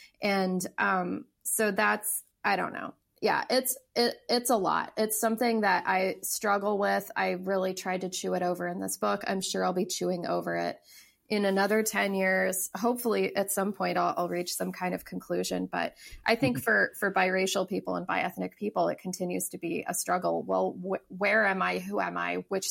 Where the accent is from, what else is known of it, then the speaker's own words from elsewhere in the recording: Laredo, Texas, United States; And I grew up in Laredo, Texas, which is on the border.